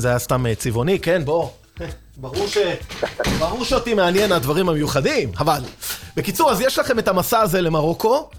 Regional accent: Tunisia; אני טוניסאי, אבל זה מדבר אליי הדבר הזה.

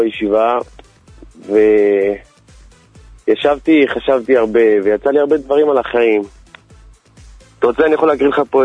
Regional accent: Bnei Brak, Tel Aviv District, Israel; אני מבני ברק.

